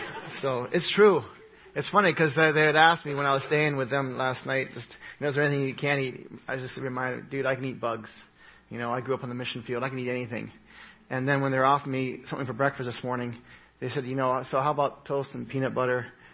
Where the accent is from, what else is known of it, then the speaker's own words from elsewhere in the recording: Papua New Guinea; also born or lived in England / Australia; I'm from England. I'm British. I was born in Australia. By birth, I'm Australian. I grew up in Papua New Guinea with people who used to be cannibals.